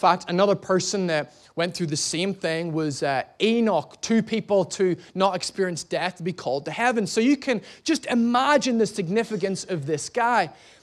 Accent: Ireland; I'm Irish, I'm from Ireland, and I'm lost.

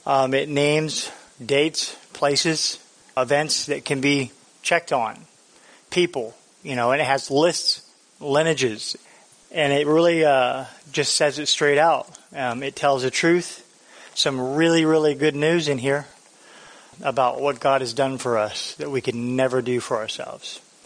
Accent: Florida, United States; I'm from Florida, and even though I'm from Florida, I do know how to start a fire.

